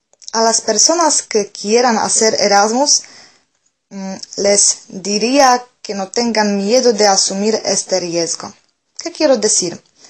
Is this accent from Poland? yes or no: yes; Poland; Spanish is a second language; now in Zaragoza, Spain; En Zaragoza he conocido mucha gente española, por supuesto, y algunos de ellos estuvieron también en mi país, en Polonia.